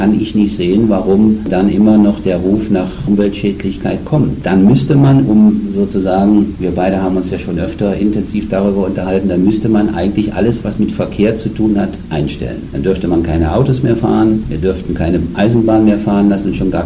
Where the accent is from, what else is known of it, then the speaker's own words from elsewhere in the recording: Hesse, Germany; der ist in meinem Heimatort durch die Nähe zum Flughafen Frankfurt durch ein vielfältiges jeden Tag, jede Minute, jede Sekunde da.